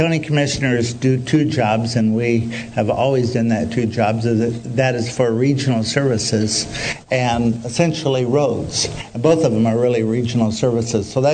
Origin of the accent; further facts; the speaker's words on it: Washington, United States; My dad said no, so I was born in Memorial. That's kind of where our community was. I was raised down here a few miles, went to Evergreen High School